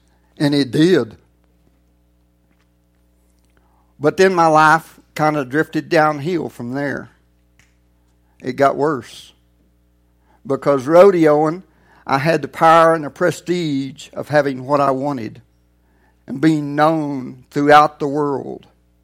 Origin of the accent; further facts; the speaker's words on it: Pampa, Texas, United States; To be honest, when I grew up in Pampa, Texas, I was kind of like my daddy and most of the people I was raised with.